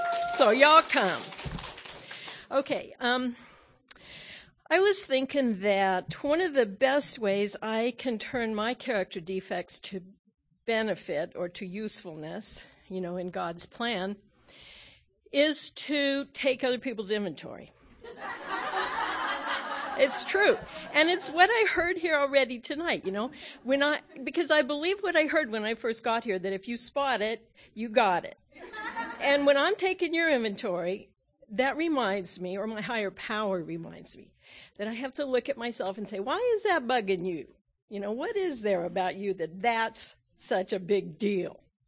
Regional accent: Missoula, Montana, United States; from Missoula. I'm a recovering compulsive overeater. Missoula's in Montana

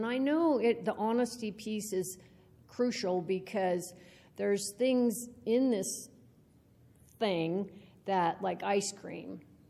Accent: Portland, Oregon, United States; now in Bend, United States; I'm from Bend. And I actually grew up in the Portland area, but the last couple years I've lived in Bend.

